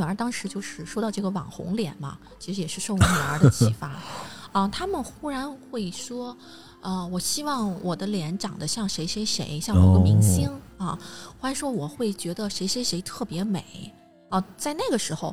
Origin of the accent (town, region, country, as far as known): China